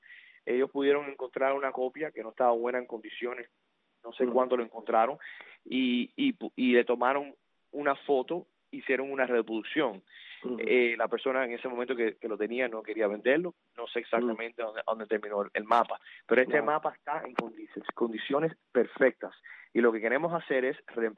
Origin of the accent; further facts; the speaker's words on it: United States; born there; Yo soy un americano, and I'm very proud to be American, nacido en este país, pero nunca me voy a olvidar y tengo mucho orgullo de ser cubano-americano.